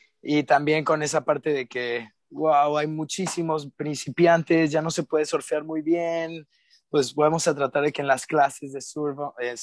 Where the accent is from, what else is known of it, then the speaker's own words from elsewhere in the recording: Playa del Carmen, Quintana Roo, Mexico; born there; nosotros, mi hermano y yo, nacimos en Playa del Carmen y mi papá y mi mamá ya habían venido aquí a Puerto hace muchísimos años